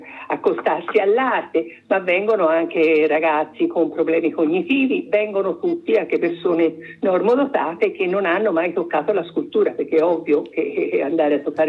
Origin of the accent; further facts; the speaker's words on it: Prato, Tuscany, Italy; che sono i monumenti più importanti della nostra città, noi siamo di Prato